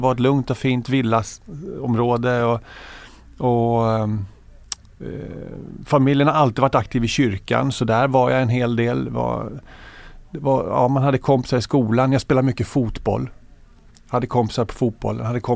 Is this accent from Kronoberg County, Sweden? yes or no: yes; Växjö, Kronoberg County, Sweden; also born or lived in Södertälje / Tyresö; jag föddes i Södertälje 69, och efter 2 veckor så flyttade min familj till Tyresö utanför Stockholm. Och där bodde jag och gick på dagis i 7 år i ett radhus där i Hanviken. Och sen fick min pappa jobb i Växjö i Småland.